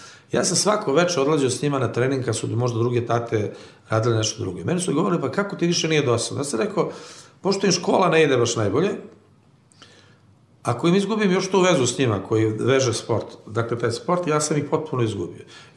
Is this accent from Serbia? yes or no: no; Montenegro; A ja sam Crnogorac, ili tačnije da se odmah odredim Srbin iz Crne Gore